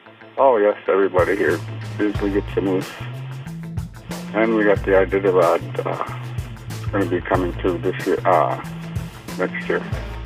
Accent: Anvik, Alaska, United States; I'm from Anvik, Alaska. I'm the mayor of Anvik. It's just a nice little town, quiet on the river, Anvik River in Yukon, where they merge.

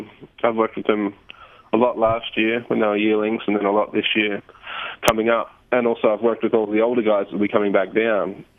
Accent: Australia; Being Australian, it's very hard. We don't really have any snow at home.

